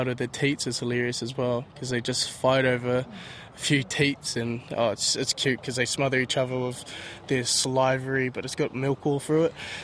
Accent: Tauranga, Bay of Plenty, New Zealand; also born or lived in Whangarei; I'm originally from Whangarei, but moved to Tauranga when I was about 6 and just been there ever since.

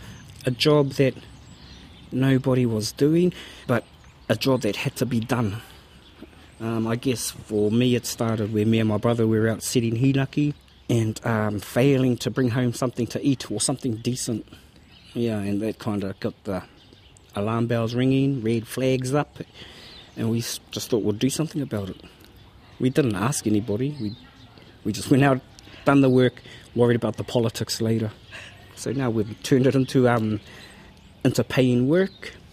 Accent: Murupara, Bay of Plenty, New Zealand; when I was growing up in Murupara.

